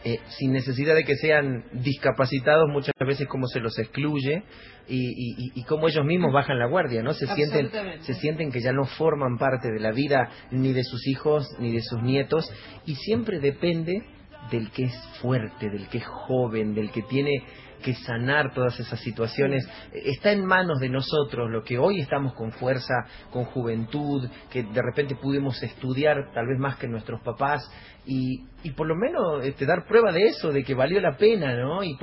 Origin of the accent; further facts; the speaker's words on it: General Mosconi, Salta, Argentina; Yo soy de Mosconi, soy de General Mosconi, sí.